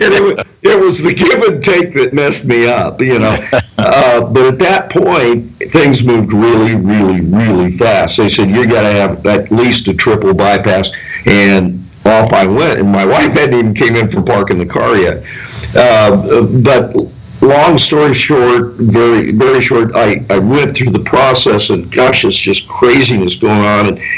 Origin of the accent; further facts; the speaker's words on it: Kansas, United States; now in Phoenix, United States; I was born and raised in Kansas on a small farm, and I now live in Phoenix, Arizona.